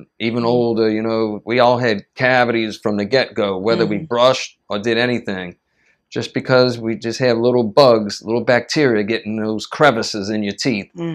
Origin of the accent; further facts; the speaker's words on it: New Orleans, Louisiana, United States; because I grew up in the New Orleans public schools, and we had good music teachers.